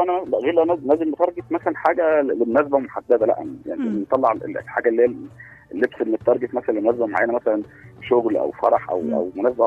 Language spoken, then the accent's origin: Arabic; Cairo, Cairo Governorate, Egypt; أنا من القاهرة يا فندم.